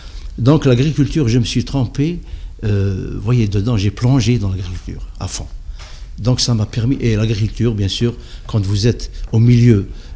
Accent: Bou Saâda, M'Sila Province, Algeria; malgré que je suis d'origine de Boussaada

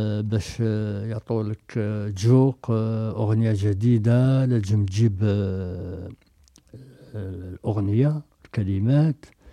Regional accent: Algeria; كاين حنا عندنا في الجزائر كيزيد الصبي هكذاك جديد

